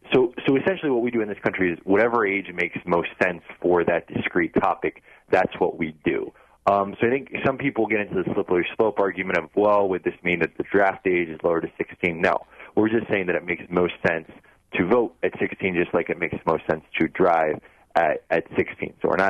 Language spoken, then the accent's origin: English; California, United States; also born or lived in Kenya / Ecuador / Zimbabwe; So I grew up, I'm originally from California, but grew up all around the world. So I was in Kenya during those elections. I was in Ecuador during a coup in 2005. I was in Zimbabwe during runoff elections in 2008.